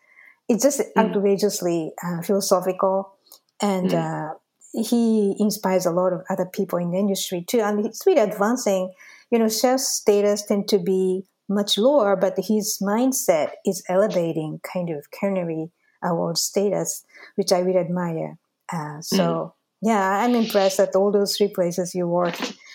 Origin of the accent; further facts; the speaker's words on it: Japan; I was born and raised in Japan.